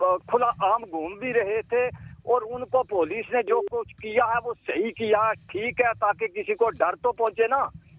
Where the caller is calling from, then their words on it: Jammu and Kashmir, India; मैं जेएंडके से सर बोल रहा हूँ … डिस्ट्रिक्ट पुलिस से।